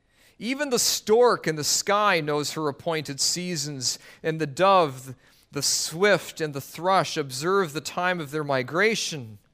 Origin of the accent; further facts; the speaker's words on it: Richmond, British Columbia, Canada; The place I grew up in Vancouver was in the suburb of Vancouver named Richmond. And in our particular area in which we lived, we were in a very pretty much a farming district.